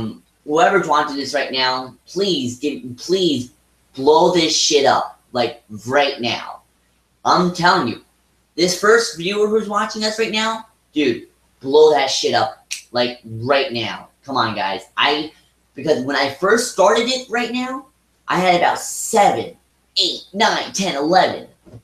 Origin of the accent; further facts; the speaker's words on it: Edison, New Jersey, United States; I'm 22 years old. I was born and raised in Edison, New Jersey. I come from an Italian and Irish family.